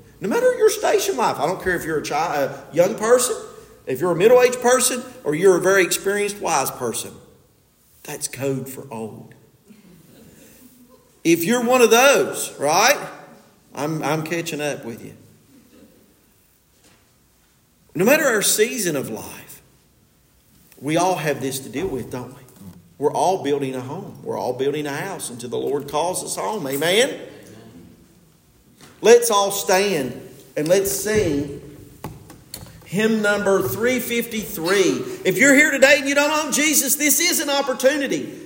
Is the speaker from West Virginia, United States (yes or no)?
yes; Delbarton, West Virginia, United States; Now, I grew up in Del Barton, West Virginia.